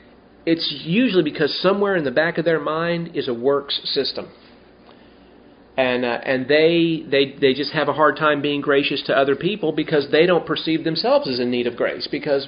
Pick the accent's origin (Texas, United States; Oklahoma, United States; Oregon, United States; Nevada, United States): Nevada, United States; also born or lived in California; where I grew up in Nevada, you know, and California